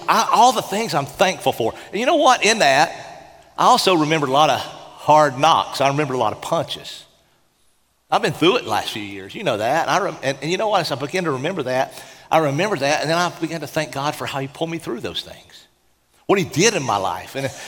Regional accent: Tennessee, United States; Now, I know you think I'm from New York because of my accent, but I'm really from the mountains of Appalachia.

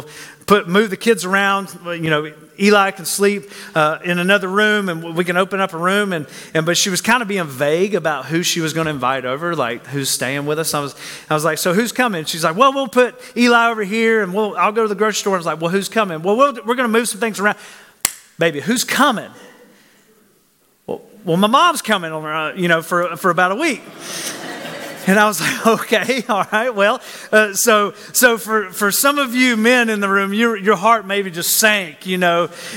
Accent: Georgia, United States; I'm from Georgia, so I got to break things really down simple, you know.

